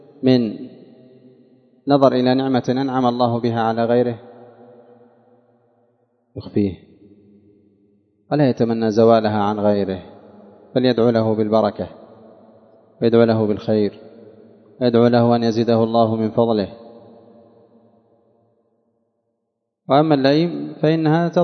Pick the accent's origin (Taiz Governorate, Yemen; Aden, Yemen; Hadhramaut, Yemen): Taiz Governorate, Yemen; Taiz; ما عندنا في تعز متر ملك. والوالد رحمه الله ما كان عنده شيء، كان مسكين من المساكين